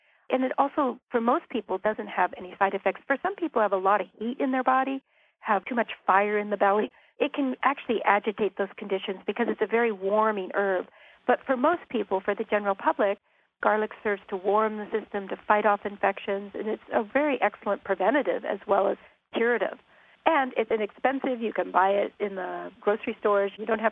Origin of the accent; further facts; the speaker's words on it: California, United States; I grew up in Northern California. We were growing up on a small dairy farm.